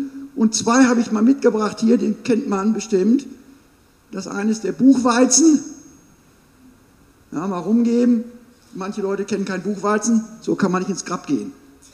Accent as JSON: {"language": "German", "region": "Bremen", "country": "Germany", "said": "bei uns in Norddeutschland, ich komme aus Bremen"}